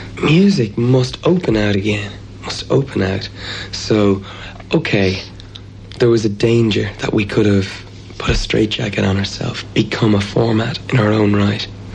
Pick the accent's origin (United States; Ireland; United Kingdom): Ireland; Just the way people are. We're Irish. I mean, Irishmen can't be serious for very long, you know?